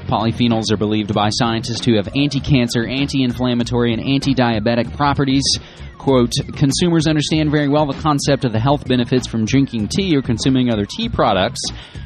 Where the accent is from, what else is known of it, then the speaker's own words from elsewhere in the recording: West Virginia, United States; moved away as an adult; now in Oregon, United States; Yes, my home state is West Virginia. I've been in Oregon for about 5 years.